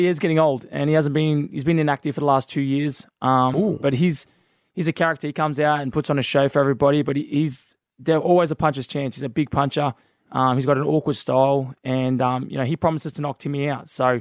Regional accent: Australia; I'm an Aussie.

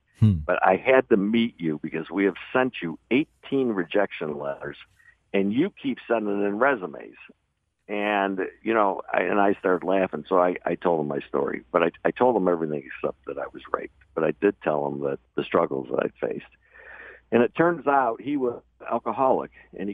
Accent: Michigan, United States; You know, I grew up in Michigan, pretty normal family

